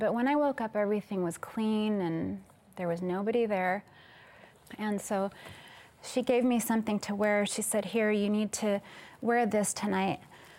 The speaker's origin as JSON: {"language": "English", "country": "Costa Rica", "tie": "born or raised there", "moved": "yes", "lives_now": "United States", "said": "I'm originally from Costa Rica. I was raised in Costa Rica and I had moved to the United States."}